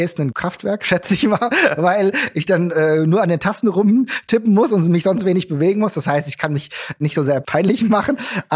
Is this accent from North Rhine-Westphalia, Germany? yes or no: no; Gelnhausen, Hesse, Germany; Rhein-Main-Gebiet, ich komme aus Gelnhausen, Einzugsgebiet, Eintracht, 100% alle.